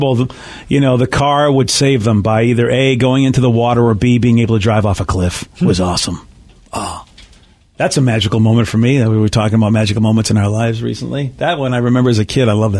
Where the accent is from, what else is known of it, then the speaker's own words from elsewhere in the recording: Northeast, United States; It really took me aback for a while because I came from the Northeast where it was the other way around.